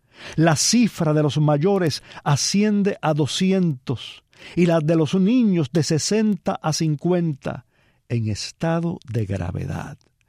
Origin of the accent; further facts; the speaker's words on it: Cuba; San Antonio Amaicí. Ese es mi pueblo cubano.